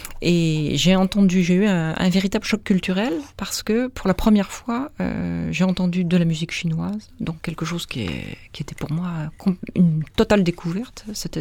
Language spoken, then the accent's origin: French; Paris, Île-de-France, France; born there; Et il se trouve que je suis née à Paris, rue Galvani.